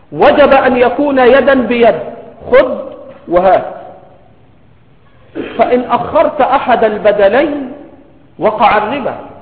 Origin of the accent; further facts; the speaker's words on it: Egypt; accent: Egyptian; على لهجتنا المصرية عايز فكة